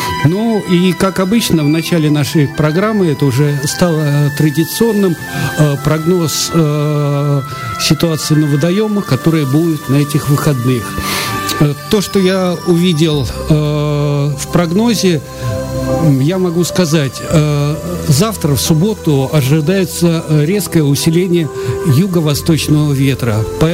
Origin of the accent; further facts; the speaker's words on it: Saint Petersburg, Russia; питерский рыбак. Мы вещаем из Санкт-Петербурга.